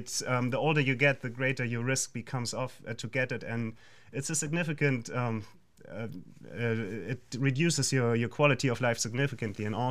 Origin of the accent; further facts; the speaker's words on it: Hamburg, Germany; moved away as an adult; also born or lived in Berlin; now in Syracuse, United States; Yes, I'm from Germany. And I grew up in Hamburg. I studied in Berlin.